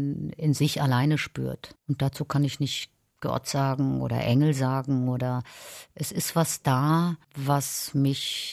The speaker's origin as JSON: {"language": "German", "region": "Mecklenburg-Vorpommern", "country": "Germany", "tie": "born or raised there", "moved": "yes", "lives_now": "Berlin, Germany", "said": "Meine Heimat Mecklenburg wird die Heimat bleiben. Wenn ich da hinkomme, spüre ich natürlich meine Wurzeln. Meine Eltern, meine Geschwister, alle sind noch da. Ich bin ja die Einzige, die weggegangen ist. Das ist zwar meine Geburtsstadt."}